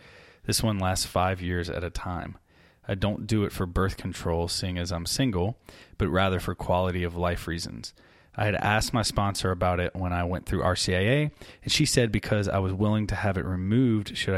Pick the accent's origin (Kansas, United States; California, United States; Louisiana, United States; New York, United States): Louisiana, United States; Baton Rouge; I'm from Baton Rouge. Like I went to seminary in New Orleans.